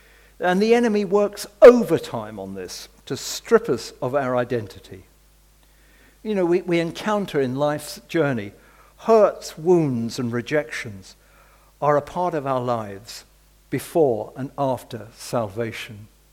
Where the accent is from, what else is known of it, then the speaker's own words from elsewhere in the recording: United Kingdom; And as British people, we need that.